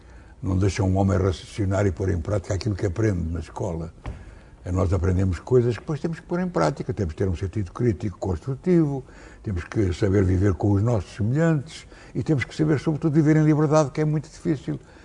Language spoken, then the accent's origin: Portuguese; Lisbon, Portugal; born there; also born or lived in Beira; E vivi em vários sítios, convivi com vários tipos de sociedade. Vivi em África, vivi na Beira, nasci em Lisboa, corri já muita parte do mundo.